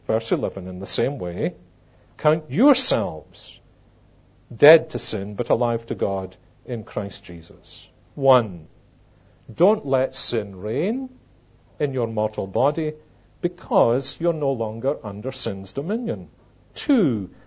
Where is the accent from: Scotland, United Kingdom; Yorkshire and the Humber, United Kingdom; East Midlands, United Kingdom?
Scotland, United Kingdom; my every instinct said, of course not. I'm Scottish.